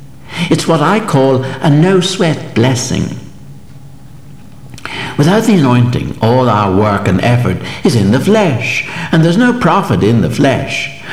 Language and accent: English; Bessbrook, Northern Ireland, United Kingdom; my home church where I grew up at Bessbrook in South Armagh.